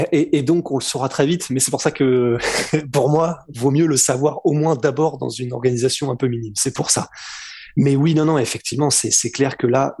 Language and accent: French; France; Nous, on le sait parce qu'on est français